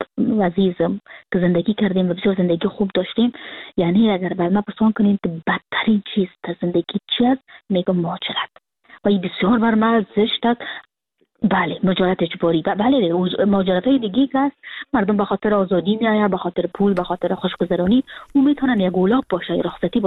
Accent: Afghanistan; now in Frankfurt, Germany; من سال 2020 که فرداش 2021 بود کابل ترک کردم و همون روز که سال نو تغییر میخورد من از ترکیه آمدم به فرانکفورت

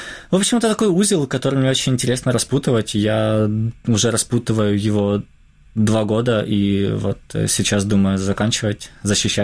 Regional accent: Donbas, Ukraine; А я вырос на Донбассе, поэтому логичным было вернуться и делать материал

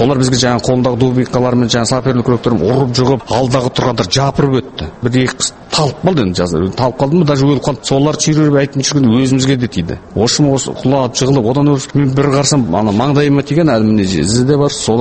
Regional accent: East Kazakhstan Region, Kazakhstan; Біздің өзімнің негізінде Шығыс Қазақстанда өсіп туып өскендіктен, ол жақта орыс азаматтар көпті

